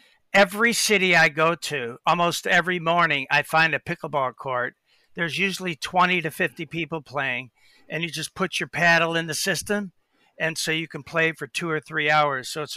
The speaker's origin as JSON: {"language": "English", "town": "Harrison Township", "region": "Michigan", "country": "United States", "tie": "born or raised there", "said": "I grew up in Harrison Township, Michigan."}